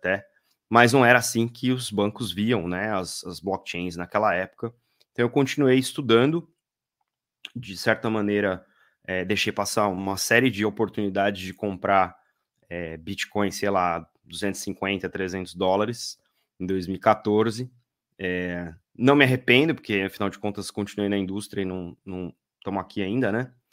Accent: Ribeirão Preto, São Paulo, Brazil; born there; Bom, eu sou brasileiro, nasci em Ribeirão Preto, estado de São Paulo.

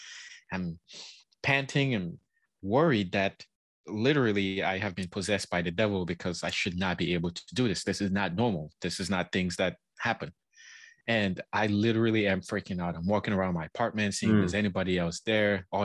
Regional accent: Cameroon; I was raised in West Africa, in Cameroon, where meditation is like a taboo. Like we're raised either Catholic or Muslim.

